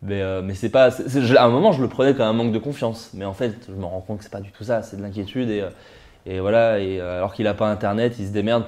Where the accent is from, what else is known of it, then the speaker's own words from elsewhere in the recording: Autun, Bourgogne-Franche-Comté, France; moved away as an adult; Je viens de Bourgogne, d'Autun, qui est une petite ville en Bourgogne, dans laquelle j'ai grandi. J'ai passé 18 années là-bas. Et dès que j'ai pu, j'ai quitté.